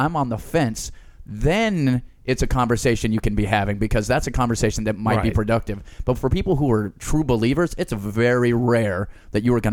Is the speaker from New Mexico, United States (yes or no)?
yes; New Mexico, United States; Mexicans jump me. I grew up in New Mexico.